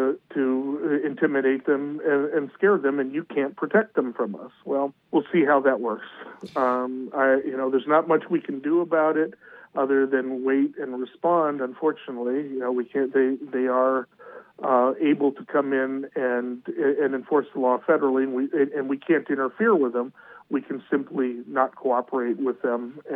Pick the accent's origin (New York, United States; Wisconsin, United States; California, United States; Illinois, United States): California, United States; Half Moon Bay; ever since I was a kid, I was raised in the Half Moon Bay area, which is down in San Mateo County.